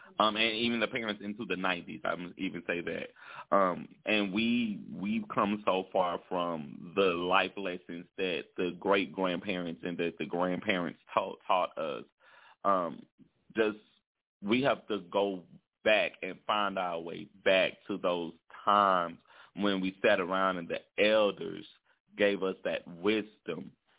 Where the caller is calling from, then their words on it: Louisiana, United States; calling from Ratchet City, Louisiana.